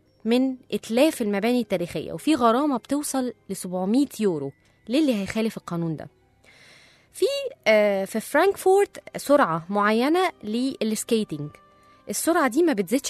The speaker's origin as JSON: {"language": "Arabic", "country": "Egypt", "said": "احنا عندنا في مصر عارفين أو عندنا علم بمعظم القوانين اللي بتطبق في البلد"}